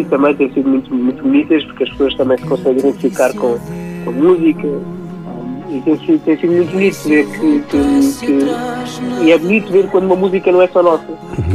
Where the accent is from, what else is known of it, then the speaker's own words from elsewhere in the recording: Portugal; Além de Bispo, Portugal.